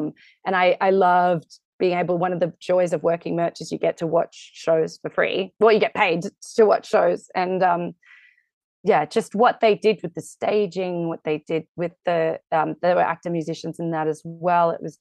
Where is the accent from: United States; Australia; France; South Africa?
Australia; I'm very Australian about it.